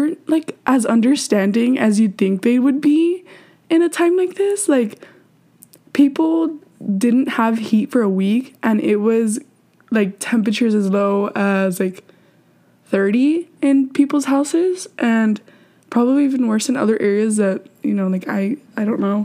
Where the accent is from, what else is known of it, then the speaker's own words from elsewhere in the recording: Texas, United States; So as you guys know, I'm from Texas, okay?